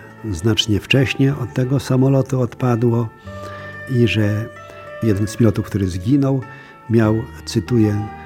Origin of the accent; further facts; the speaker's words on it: Barłogi, Greater Poland Voivodeship, Poland; Wychowałem się we wsi Barłogi